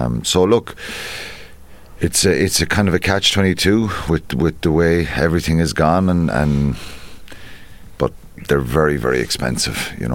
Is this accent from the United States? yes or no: no; Munster, Ireland; I grew up in Tipperary